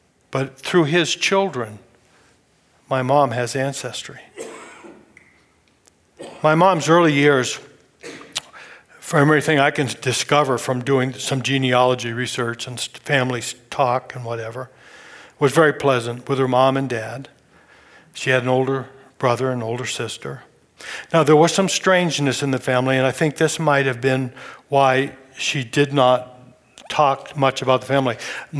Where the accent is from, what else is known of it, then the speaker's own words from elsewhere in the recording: Maine, United States; born there; I want everybody to know I was born in Maine.